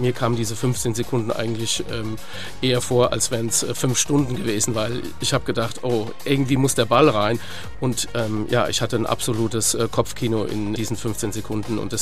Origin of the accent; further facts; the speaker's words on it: Frankfurt, Hesse, Germany; Das ist als Frankfurter, das gehört einfach dazu und das esse ich auch sehr gern.